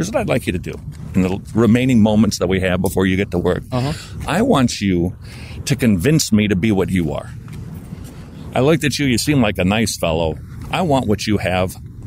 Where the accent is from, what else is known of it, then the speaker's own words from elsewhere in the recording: Minnesota, United States; now in Georgia, United States; And I'm from Minnesota, and that's pretty close to Canada.